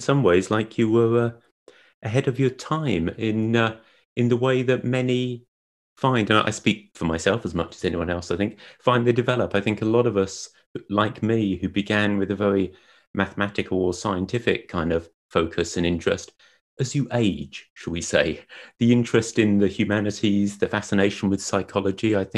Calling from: Newport, Wales, United Kingdom; And I'm still coming from Newport, South Wales, everybody. So there's our distance.

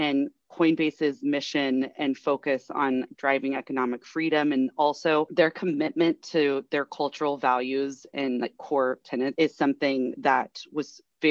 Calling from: San Diego, California, United States; I am tuning in from San Diego.

